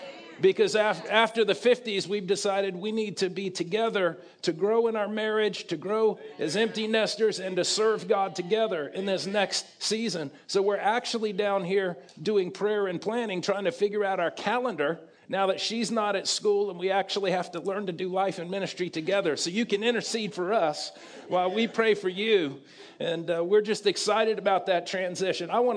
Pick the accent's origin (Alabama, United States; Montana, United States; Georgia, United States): Georgia, United States; Kennesaw; I'm from Kennesaw, Georgia.